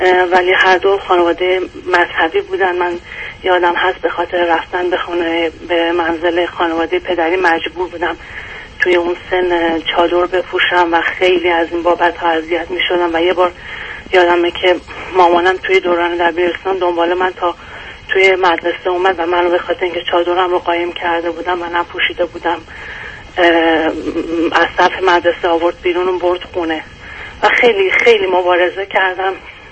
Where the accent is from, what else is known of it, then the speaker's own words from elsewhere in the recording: Iran; born there; من توی خانواده متولد شدم که در ایران سه تا بچه بودیم. من فرزند اول بودم